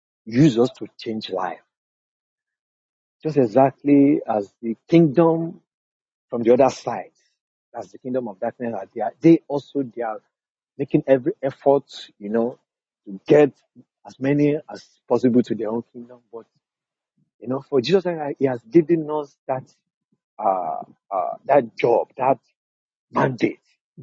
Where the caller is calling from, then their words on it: Nigeria; I'm connecting from Nigeria.